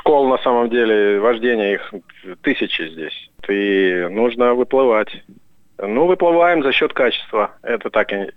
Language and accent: Russian; Petrozavodsk, Republic of Karelia, Russia; Родом город Петрозаводск, Карелия.